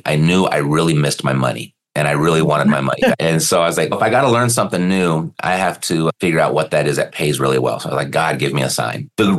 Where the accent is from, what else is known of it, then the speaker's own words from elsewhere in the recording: Newport Beach, California, United States; I was born and raised in Newport Beach, Irvine, California, and very much your lily white yuppie neighborhood at the time.